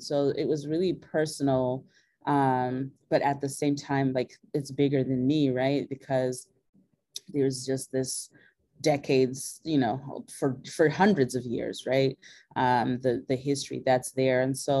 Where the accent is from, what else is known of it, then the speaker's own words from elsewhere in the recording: Harare, Zimbabwe; But growing up in Harare, we did not get taught Ndebele in school, and there was just no avenue to learn, you know.